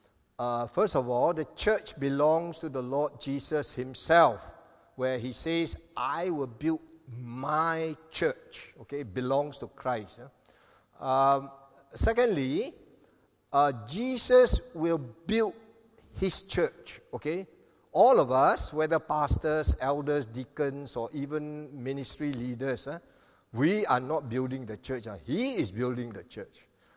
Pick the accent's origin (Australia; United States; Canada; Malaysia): Malaysia; Kelantan; I come from the East Coast, Kelantan, so I ate a lot of salted fish.